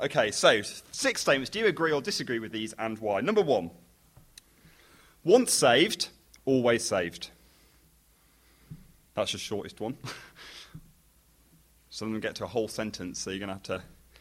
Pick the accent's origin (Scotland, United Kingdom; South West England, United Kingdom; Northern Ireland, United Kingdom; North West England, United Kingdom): North West England, United Kingdom; Chester; I come from just down the M56 in Chester. It's my hometown.